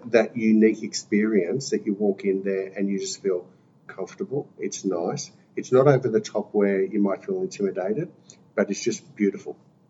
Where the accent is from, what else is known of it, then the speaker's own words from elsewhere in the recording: Moonee Ponds, Victoria, Australia; growing up in Moonee Ponds, there was a lot of Italians and a lot of Greeks as well.